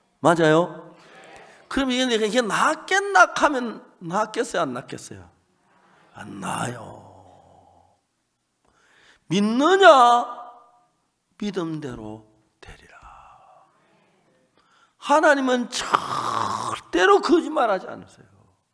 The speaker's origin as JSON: {"language": "Korean", "town": "Seonsan", "region": "North Gyeongsang", "country": "South Korea", "tie": "born or raised there", "said": "제 고향 선산을 너무 잘 아는 거예요."}